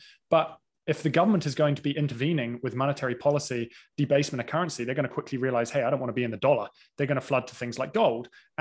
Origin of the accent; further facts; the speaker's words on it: Canada; moved away as an adult; Actually, yeah, being a Canadian citizen, people are going to be ashamed of that. But anyway, I left on Canada Day in around like June, give or take, in 2020.